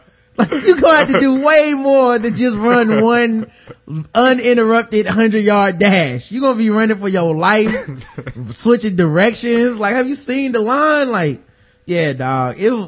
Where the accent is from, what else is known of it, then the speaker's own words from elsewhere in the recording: New Orleans, Louisiana, United States; Like, I'm from New Orleans, but it's too good.